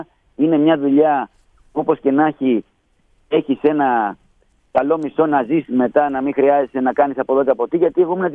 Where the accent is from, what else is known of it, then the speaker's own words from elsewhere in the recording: Athens, Attica, Greece; Εγώ γεννήθηκα Αθήνα και μεγάλωσα Κουκάκι, εκεί στην Ακρόπολη, Κουκάκι, εκεί στην περιοχή.